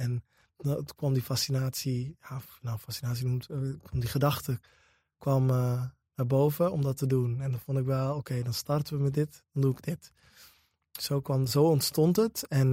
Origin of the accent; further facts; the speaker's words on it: Groningen, Netherlands; Ik kom uit Groningen.